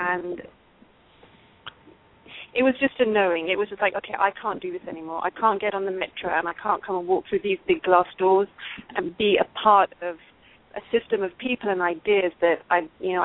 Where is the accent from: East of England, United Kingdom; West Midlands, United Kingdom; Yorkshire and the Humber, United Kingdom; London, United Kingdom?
London, United Kingdom; I'm from London.